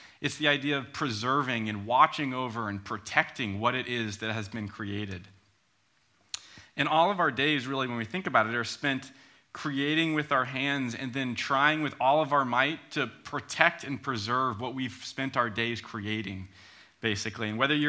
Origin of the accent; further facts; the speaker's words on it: United States; now in Edinburgh, United Kingdom; As you might be able to tell, I'm from the States. My wife is from the States as well. We've lived here for just over a year now.